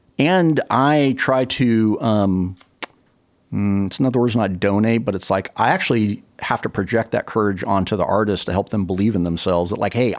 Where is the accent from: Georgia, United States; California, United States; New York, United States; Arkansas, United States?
California, United States; And most of the time, though, also as a side note, I don't tell people I'm originally from California.